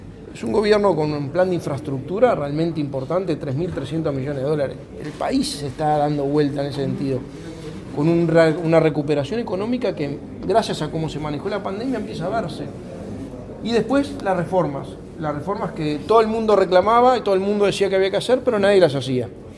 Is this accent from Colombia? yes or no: no; Uruguay; Sí, me llena orgullo como uruguayo.